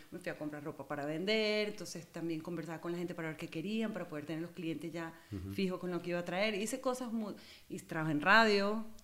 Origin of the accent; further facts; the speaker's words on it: Maracaibo, Zulia, Venezuela; vengo de Venezuela. Mi mamá es tica venezolana, mi abuelo era de Cartago. Mi abuelo fue cónsul de Costa Rica en Maracaibo, okay, la ciudad donde venimos, y crecí comiendo pejibayes.